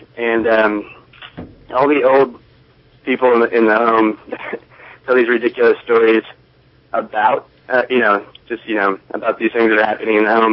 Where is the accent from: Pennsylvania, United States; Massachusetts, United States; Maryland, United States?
Pennsylvania, United States; Reading; I'm from Reading originally. Okay. I graduated from West Valley High School in 2005.